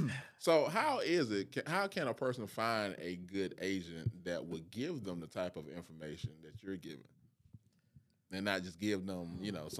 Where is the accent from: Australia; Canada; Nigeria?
Nigeria; now in United States; Now, we foreigners, you know, you're Haitian American, I'm a Nigerian American.